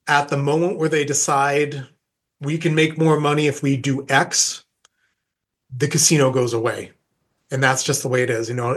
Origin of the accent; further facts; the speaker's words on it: Atlantic City, New Jersey, United States; growing up in Atlantic City as a kid, like, oh, the casinos will be there forever.